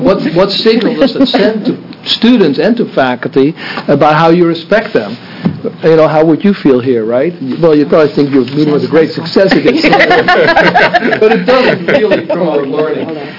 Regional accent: Netherlands; As well as my home country of the Netherlands.

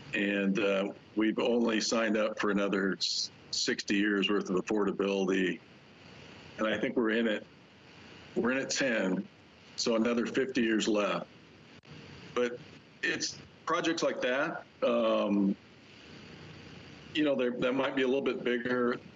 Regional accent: Wallowa, Oregon, United States; my first affordable housing project that I was involved in was in my hometown of Wallowa

